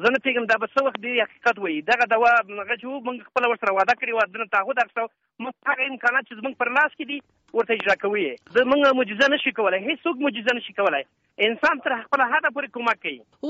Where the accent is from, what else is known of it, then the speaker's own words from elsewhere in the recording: Nuristan, Afghanistan; زه هم د نورستان یم